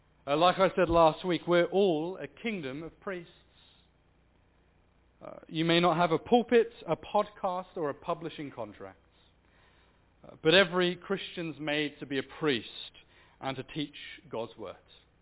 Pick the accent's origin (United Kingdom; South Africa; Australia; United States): Australia; Remember, I come from Australia.